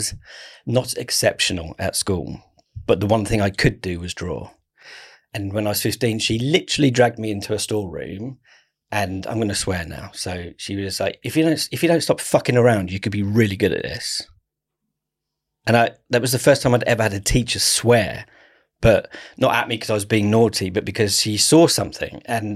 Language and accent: English; South East England, United Kingdom; I grew up in Kent.